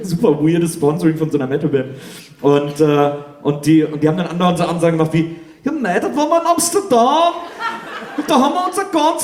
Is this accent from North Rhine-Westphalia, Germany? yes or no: yes; Wesseling, North Rhine-Westphalia, Germany; weil ich komme aus Wesseling, das ist auch ein kleines Städtchen.